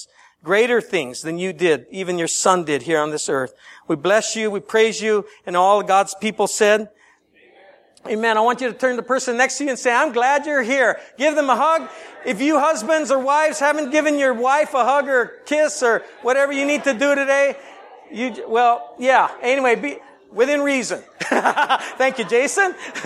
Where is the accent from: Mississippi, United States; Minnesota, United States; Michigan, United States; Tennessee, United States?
Tennessee, United States; Nashville; now in Spring Hill, United States; I'm from Nashville, so with y'all. And my family and I live about 45 minutes south of Nashville in a town called Spring Hill. And we've been there about 2.5 years.